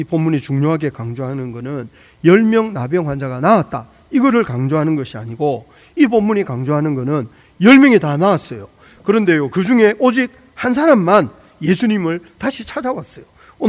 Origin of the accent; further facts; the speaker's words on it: Busan, South Korea; 제가 부산에서 자랐는데 부산 앞바다는 얼마나 맑은지